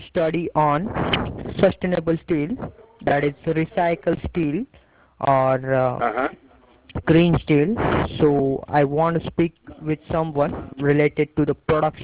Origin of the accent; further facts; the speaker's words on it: India; from India.